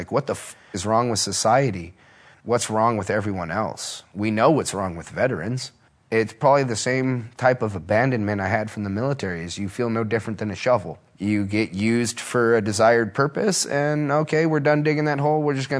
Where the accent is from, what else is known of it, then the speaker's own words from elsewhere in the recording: Riverside County, California, United States; where I grew up in Riverside County, I was the first one to make it home other than in a body bag.